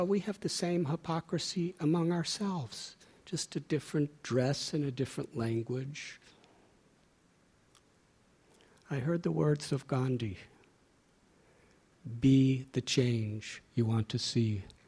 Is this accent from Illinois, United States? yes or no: yes; Chicago, Illinois, United States; I was born in Chicago in 1950 and spent my whole childhood living in America.